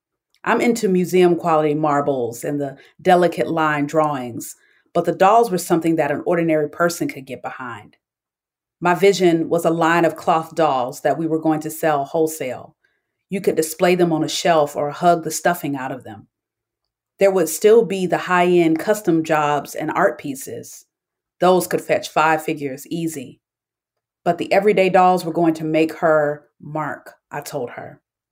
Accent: Atlanta, Georgia, United States; I hail from Atlanta, Georgia. So Tayari Jones is a household name as far as I'm concerned.

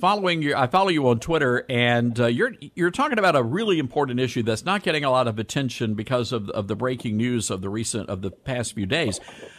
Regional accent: Memphis, Tennessee, United States; as we do our entire show from my hometown of Memphis, Tennessee.

